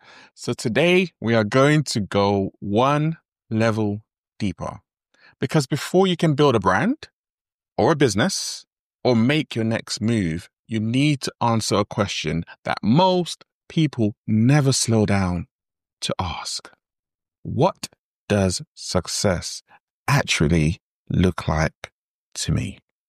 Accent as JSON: {"language": "English", "country": "Nigeria", "said": "Yeah, I'm Nigerian, it happens."}